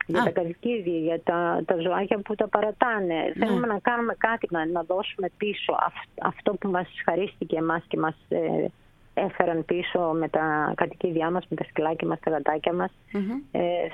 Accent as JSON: {"language": "Greek", "town": "Thessaloniki", "region": "Central Macedonia", "country": "Greece", "said": "Είμαι από Θεσσαλονίκη, ναι, οπότε το ίδιο βράδυ που φτάσαμε ήρθα να δω τον άντρα μου, την αδερφή μου."}